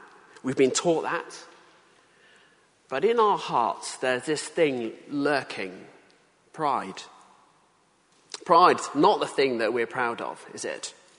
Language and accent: English; United Kingdom; And she talks about there this kind of thing that we do as Brits, kind of bumbling around, pretending that we're somehow amateurs in everything.